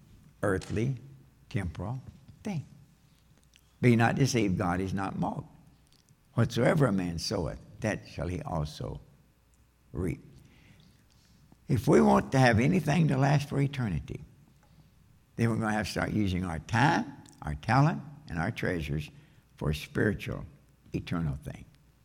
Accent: Kentucky, United States; I'm from Kentucky. My English is nothing for anybody to practice on.

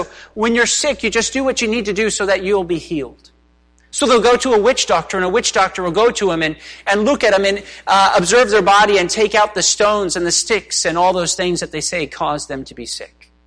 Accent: Hollywood, California, United States; As a young kid growing up outside of Hollywood, California, listen, there were a lot of things I saw and did that I should have never saw or did.

